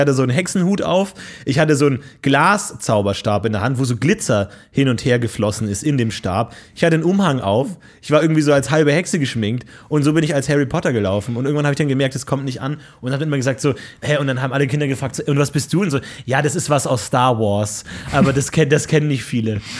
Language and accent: German; Bavaria, Germany; Bei uns, also ich komme aus Bayern, da hieß es Fasching.